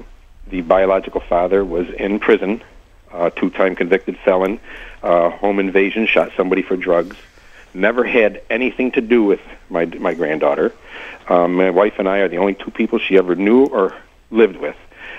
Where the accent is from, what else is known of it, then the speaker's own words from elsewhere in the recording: Bradenton, Florida, United States; I'm from Bradenton, but my case was in Miami